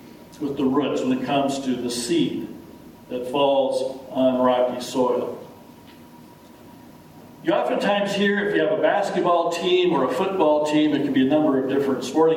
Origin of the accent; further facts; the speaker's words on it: North Dakota, United States; I grew up in North Dakota on a farm